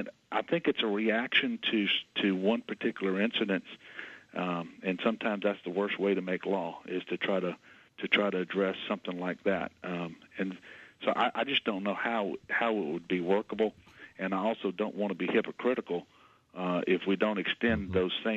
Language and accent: English; Amite, Louisiana, United States; I've been back in Amite, my hometown, with a small country law practice since then.